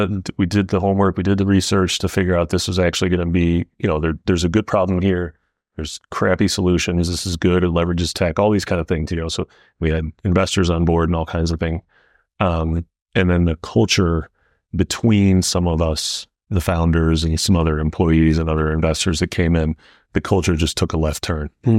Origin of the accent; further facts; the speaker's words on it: Midwest, United States; we grew up in the Midwest picking berries, right?